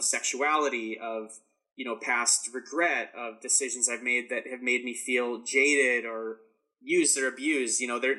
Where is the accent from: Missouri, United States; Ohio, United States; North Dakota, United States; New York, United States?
North Dakota, United States; Yeah, I'm from North Dakota, you know, which I know is a common vacation spot for many people.